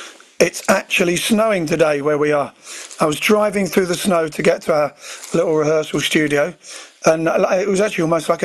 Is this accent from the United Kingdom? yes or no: yes; East of England, United Kingdom; We're from Essex, so it was early, you know.